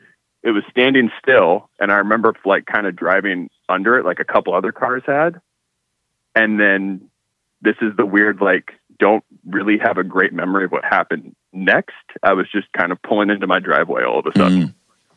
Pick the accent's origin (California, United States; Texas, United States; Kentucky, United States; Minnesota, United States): California, United States; So I grew up in Northern California, kind of in between Lodi and Stockton, if you guys know where that is at all.